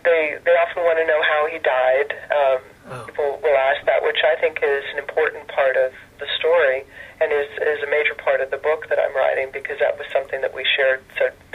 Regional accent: Fort Collins, Colorado, United States; And as you know, I grew up there in Fort Collins, Colorado, and still have my roots there.

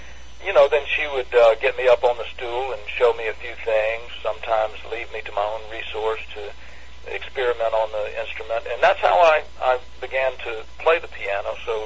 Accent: Tuscaloosa, Alabama, United States; Well, I grew up in Tuscaloosa, Alabama, and I learned to play the piano from listening to my mother.

